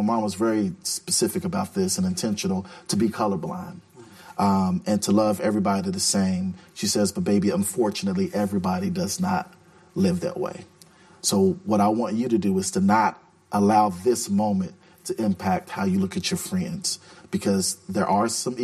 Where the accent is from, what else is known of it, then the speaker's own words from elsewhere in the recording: Portland, Oregon, United States; I grew up again in the Russell area, which sits adjacent to Portland, which is, you know, one of the poorest areas, both neighborhoods, one of the poorest areas in our city.